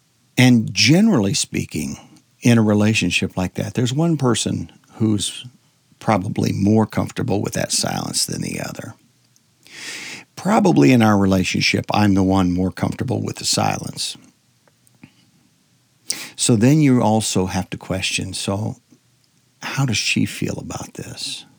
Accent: Nebraska, United States; I grew up in Nebraska, so it wasn't a big shock to me

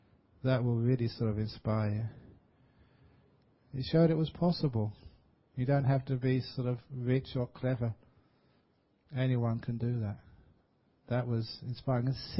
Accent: Singapore; You know, I'm a Singaporean, why can't I?

